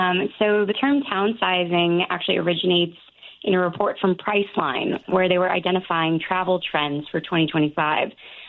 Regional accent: Louisiana, United States; I grew up in Louisiana, so the Panhandle was a big vacation destination for my family

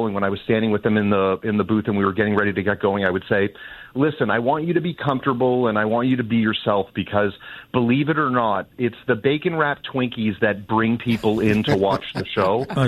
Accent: Canada; I'm a Canadian kid, born and raised

